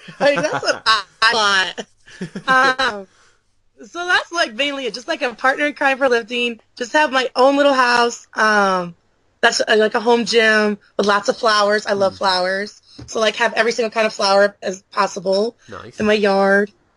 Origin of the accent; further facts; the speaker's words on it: Michigan, United States; now in Nebraska, United States; I moved away from home. Like, I left home. I'm from Michigan. I live in Nebraska.